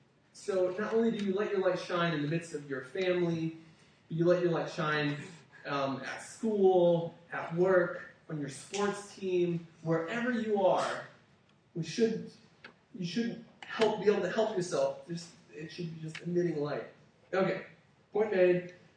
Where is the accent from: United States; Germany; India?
Germany; I grew up in Germany, so there's lots of castles there.